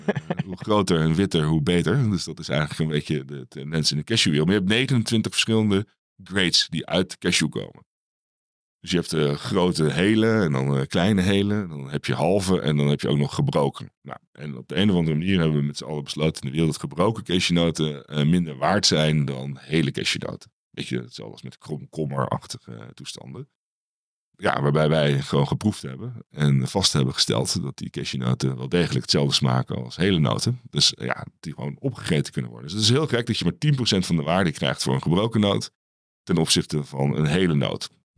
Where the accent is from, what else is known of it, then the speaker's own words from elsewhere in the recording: Netherlands; Ja, en wij in Europa zijn natuurlijk, zeker wij als Nederlanders, vinden het natuurlijk altijd mooi om iets voor een mooie prijs in te kunnen kopen.